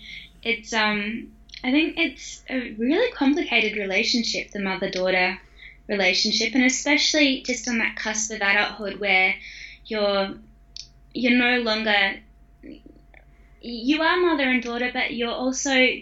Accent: Darwin, Northern Territory, Australia; growing up in Darwin

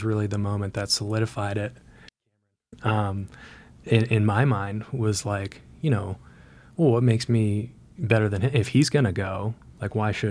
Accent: Vermont, United States; And growing up in Vermont, I mean, you're not far from New York City.

